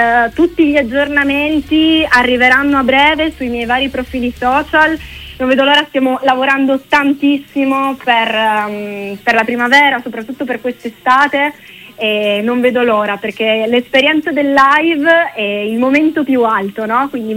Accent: Turin, Piedmont, Italy; io sono di Torino

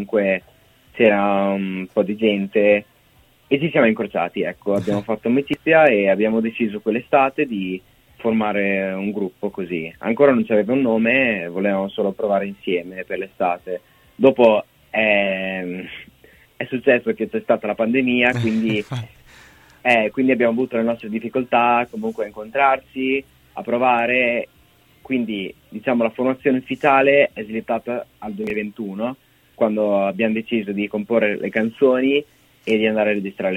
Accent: Forlì, Emilia-Romagna, Italy; Noi siamo di Forlì e abbiamo trovato lo studio a Padova, quindi abbiamo fatto anche un po' di strada.

